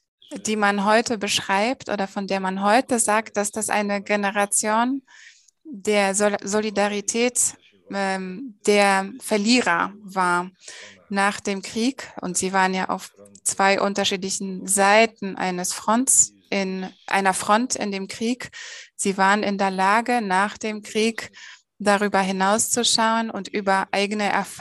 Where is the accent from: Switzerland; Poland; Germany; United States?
Poland; In vielen Ländern, nicht nur in Polen, wo ich herkomme.